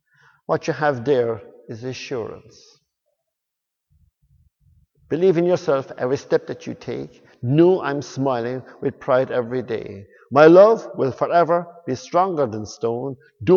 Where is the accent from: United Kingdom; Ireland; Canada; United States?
Ireland; And they said many years ago that no hugging Jesus, we're Irish